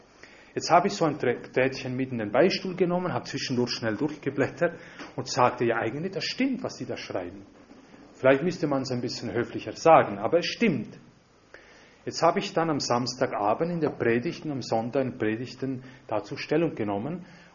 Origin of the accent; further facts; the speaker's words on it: Italy; German is a second language; wie in Südamerika, Polen oder ebenso auch bei uns in Italien